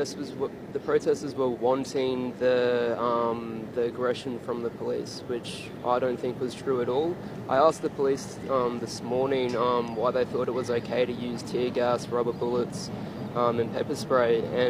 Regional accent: Brisbane, Queensland, Australia; Yeah, like, so I'm from Brisbane

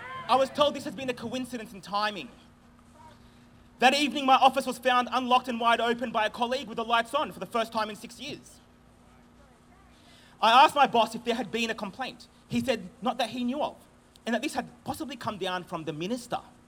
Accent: Australia; I am an Australian Palestinian man who wears a keffiyeh as it brings me comfort at this time.

